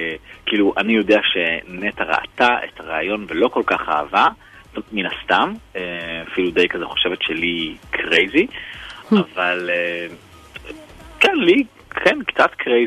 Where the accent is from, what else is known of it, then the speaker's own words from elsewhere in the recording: Haifa, Haifa District, Israel; גדלתי בחיפה, אני יודע איך זה.